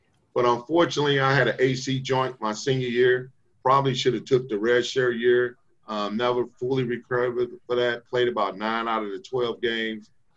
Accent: St. Louis, Missouri, United States; I grew up in the inner city of St. Louis, so I'm from North St. Louis.

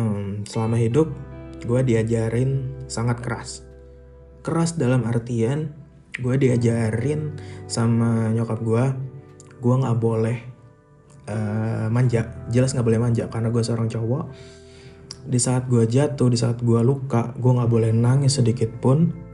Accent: Banjarmasin, South Kalimantan, Indonesia; born there; Gue lahir di Banjarmasin 24 Maret 1993.

